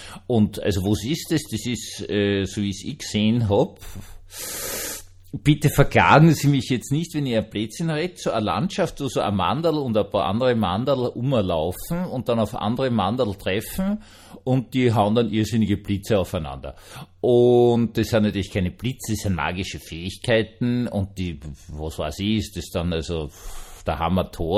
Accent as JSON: {"language": "German", "country": "Austria", "said": "Also als Österreicher kann ich das, aber wir sind das bösartigste Volk auf der Welt, deswegen kann ich das."}